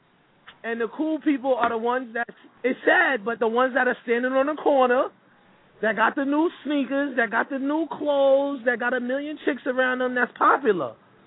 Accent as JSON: {"language": "English", "town": "New York City", "region": "New York", "country": "United States", "tie": "born or raised there", "said": "And I grew up in Harlem, and I've seen what goes on here."}